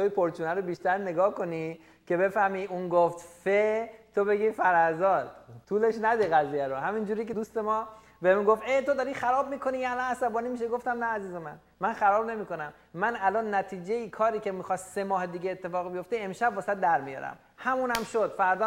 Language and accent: Persian; Iran; ما مردای ایرانی هستیم